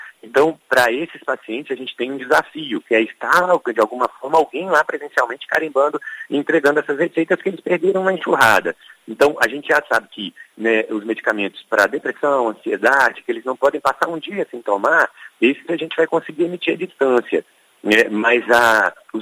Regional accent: Bom Jesus do Itabapoana, Rio de Janeiro, Brazil; born there; Foi um distrito chamado Carabuçu, em Bom Jesus do Tabapuana, onde eu nasci

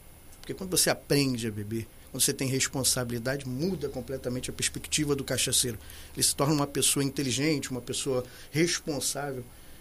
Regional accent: Rio de Janeiro, Brazil; Eu sou do Rio, então calor e tudo mais, eu gosto de gelo

